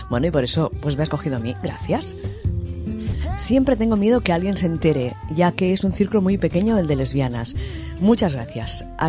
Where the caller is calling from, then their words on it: Córdoba, Argentina; soy de Córdoba, Argentina, tengo 20 años